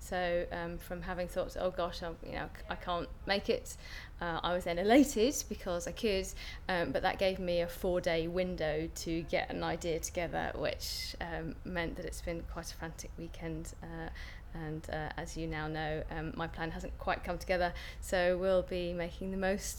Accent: Sevenoaks, South East England, United Kingdom; I grew up in Sevenoaks in Kent in the height of convention.

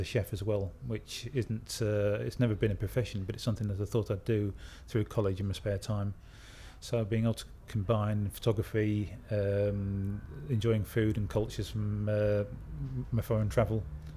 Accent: Chesterfield, East Midlands, United Kingdom; I'm 47 years old and I'm from Chesterfield in Derbyshire.

